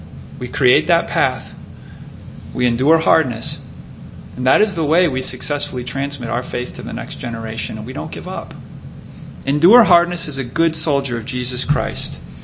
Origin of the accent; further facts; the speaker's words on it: Rockford, Illinois, United States; I'm from Rockford, Illinois, and so we were rooting Sammy Sosa on that year